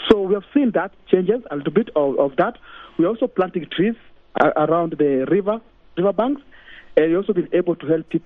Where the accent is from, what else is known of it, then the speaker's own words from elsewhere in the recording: Nairobi, Kenya; So for example, as a kid growing up in Kibera, we used to have iron sheet houses.